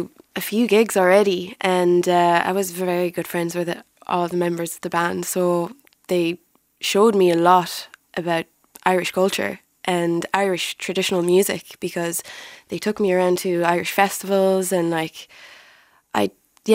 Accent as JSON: {"language": "English", "country": "Tunisia", "tie": "born or raised there", "moved": "as an adult", "said": "Yes, absolutely. I grew up in Tunisia. I was born there and I left when I was 18. So this is definitely a big part of my heritage."}